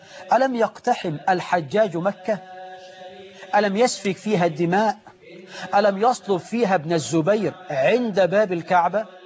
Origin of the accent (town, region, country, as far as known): Egypt